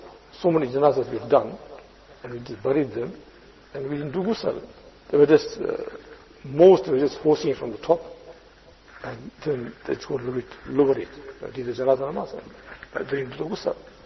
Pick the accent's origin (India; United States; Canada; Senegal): India; When I came from India, 79 Sutta, right?